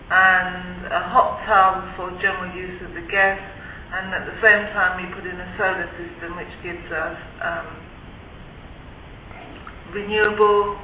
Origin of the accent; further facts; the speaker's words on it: England, United Kingdom; moved away as an adult; also born or lived in Netherlands; now in California, United States; Some years back we were from England, and then we went to live in the Netherlands, and then in the year 2000 we came to live here.